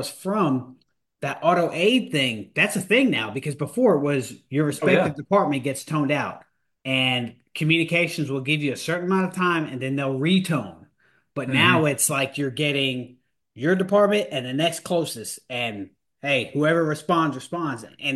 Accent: New York, United States; So, I'm from Rockland County, so not too far from you.

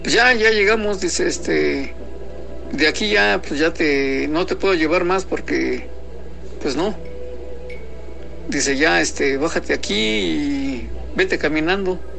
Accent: San Pedro Actopan, Mexico City, Mexico; Les voy a compartir algo de mi pueblo, San Pedro Actopan.

